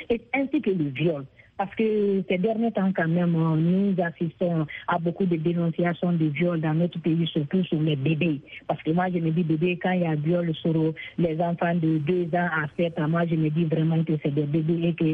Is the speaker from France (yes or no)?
no; Guinea; Dans la loi, chez nous, en Guinée, le jeune garçon doit se marier à 18 ans et la petite fille à 17 ans.